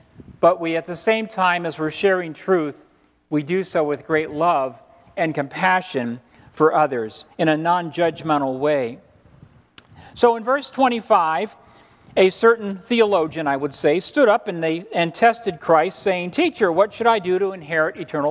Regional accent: Florida, United States; I grew up in Florida.

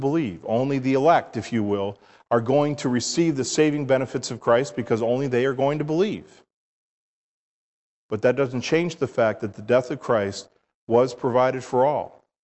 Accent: New York, United States; I grew up in New York, and we have four seasons, you know, summer, fall, winter, and spring.

